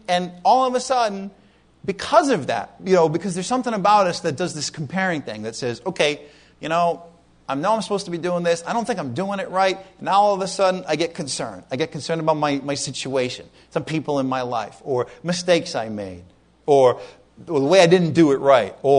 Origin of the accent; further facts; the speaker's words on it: New England, United States; Combat zone didn't mean good things growing up in New England